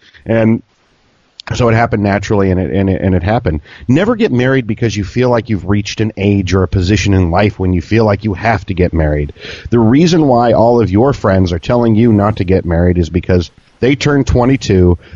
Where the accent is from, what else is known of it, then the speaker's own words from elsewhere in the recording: Ireland; Me being Irish, I was looking for an Irish gal.